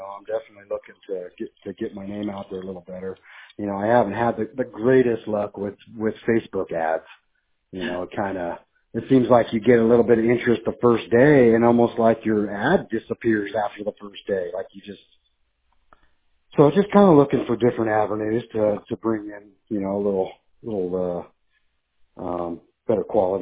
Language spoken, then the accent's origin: English; California, United States; moved away; I'm from Northern California. That's where I moved from about 5 years ago.